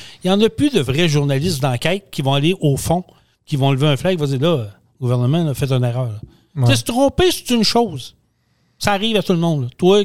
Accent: Quebec, Canada; Fait que ça, on peut encore payer en tant que Québécois.

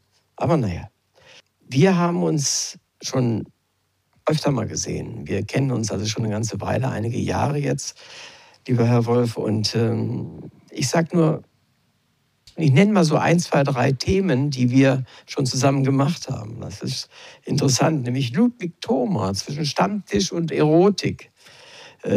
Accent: Lower Saxony, Germany; Ich wollte gerade die Entschuldigung als Niedersachse anbringen, dass ich mein Bestes getan habe.

